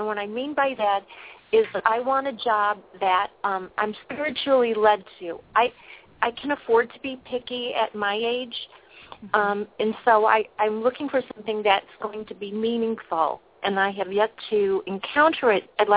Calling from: California, United States; I'm calling from California.

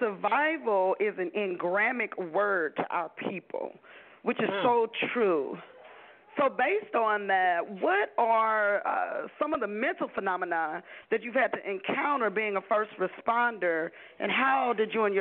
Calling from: Dallas, Texas, United States; calling from Dallas, Texas.

